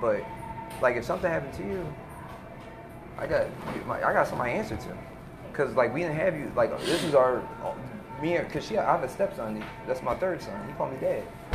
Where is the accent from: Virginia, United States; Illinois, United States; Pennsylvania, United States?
Pennsylvania, United States; Philadelphia; I'm from Philly, so you already know what we do.